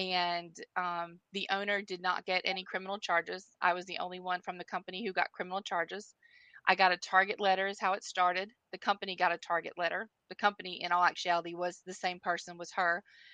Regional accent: Morehead City, North Carolina, United States; I'm from Morehead City, North Carolina.

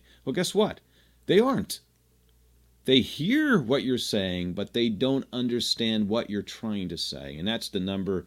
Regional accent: New Jersey, United States; Lizette's born in New Jersey, I'm born in New Jersey, we talk like we're from Jersey, and we communicate and we think anything I say, since I'm from Jersey

